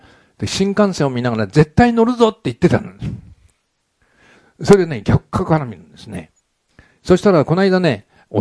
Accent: Gotanda, Tokyo, Japan; 私ね、五反田で生まれたん。ね。で、選んだわけじゃないんですね。選んだわけじゃないんだけど、五反田のですね、石瀬の石の事務所は、私の生まれたところからね、200メートルぐらいのところなの。ふるさとなんですよ。

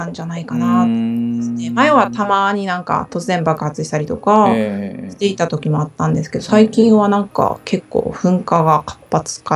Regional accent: Kumamoto, Japan; also born or lived in Yawatahama / Kagoshima; 生まれは、愛媛県八幡浜市で、育ちは、熊本と鹿児島です。鹿児島に住んで、約20年が経っています。

